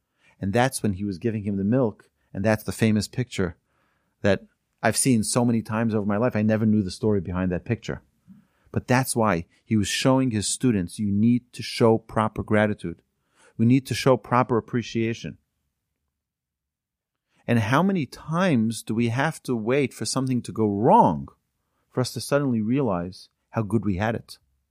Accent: Muncie, Indiana, United States; My mother went to pay a shiva call to a Rebbetzin in our community where we grew up in Muncie, Rebbetzin Schwab.

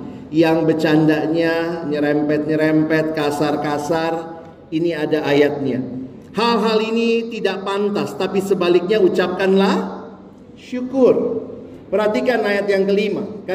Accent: Ambon, Maluku, Indonesia; itu marga saya, orang Ambon.

